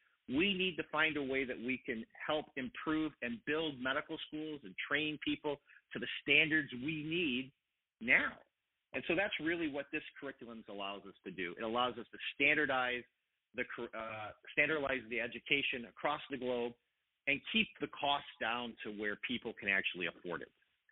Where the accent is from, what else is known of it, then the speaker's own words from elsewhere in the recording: Midwest, United States; I'm an Irish Catholic boy from the Midwest.